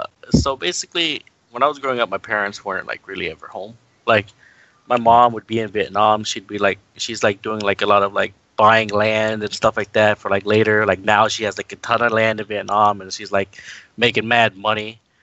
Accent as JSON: {"language": "English", "town": "Houston", "region": "Texas", "country": "United States", "tie": "born or raised there", "said": "Yeah, I was born in Houston, and yeah."}